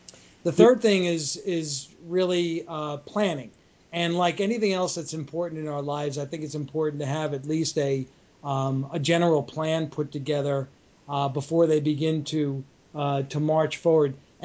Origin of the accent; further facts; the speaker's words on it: Long Island, New York, United States; I grew up in Long Island.